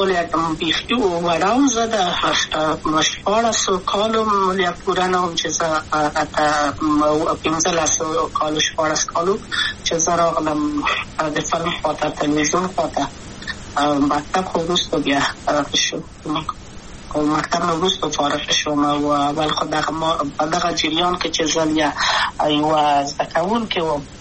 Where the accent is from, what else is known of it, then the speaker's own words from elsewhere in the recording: Kabul, Afghanistan; also born or lived in Wardak; زه خو اصلا د وردګو ولایت یم، د پلار مې د وردګو ولایت ته خلیګنسس کې دلې د کابل په تخت پل سیمه کې یم، او لویا شویم کابل که یم.